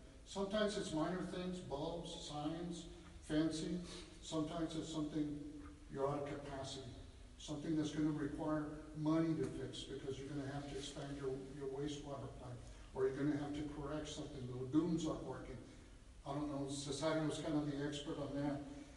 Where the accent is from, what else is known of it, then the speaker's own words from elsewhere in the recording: Brownsville, Texas, United States; I'm from Brownsville, Texas. I'm also a development specialist.